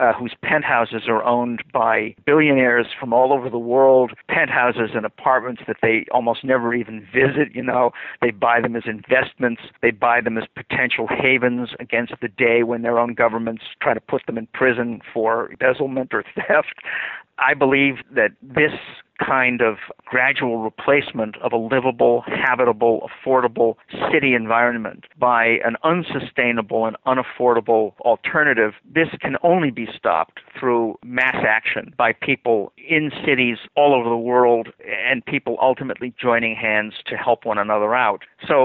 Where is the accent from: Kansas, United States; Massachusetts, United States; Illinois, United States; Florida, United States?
Illinois, United States; I'm from Illinois, where Barack Obama was a senator